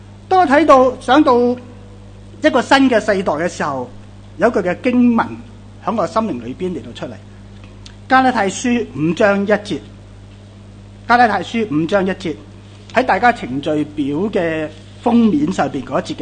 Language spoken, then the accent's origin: Chinese; Hong Kong; 我们香港人即已经解除了封建社会很多年，我们都未试过不自由，特别香港真的很自由